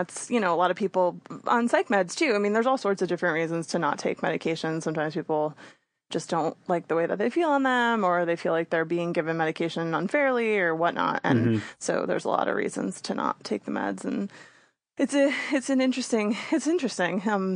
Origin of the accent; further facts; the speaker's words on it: Newtown, Connecticut, United States; especially since I grew up in Newtown